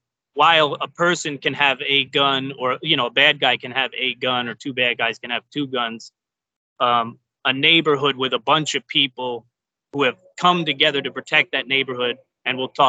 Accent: Pennsylvania, United States; Because I grew up outside of Philly in row homes.

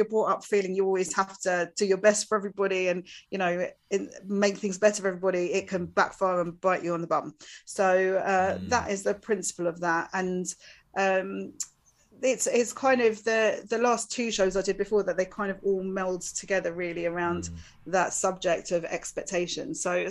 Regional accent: East of England, United Kingdom; my opening joke is about being from Essex, so I can't really criticise.

